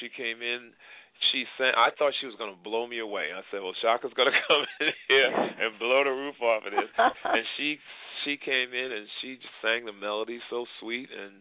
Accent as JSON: {"language": "English", "town": "Providence", "region": "Rhode Island", "country": "United States", "tie": "born or raised there", "said": "I had my first annual golf tournament, a celebrity tournament in my hometown of Providence, Rhode Island in August"}